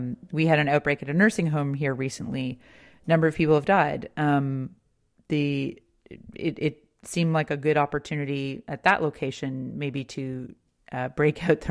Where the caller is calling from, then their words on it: New Brunswick, Canada; I'm calling you from New Brunswick